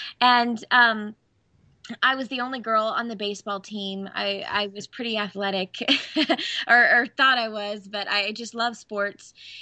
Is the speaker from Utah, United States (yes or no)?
no; Orlando, Florida, United States; growing up in Orlando, Florida, my dad worked for Disney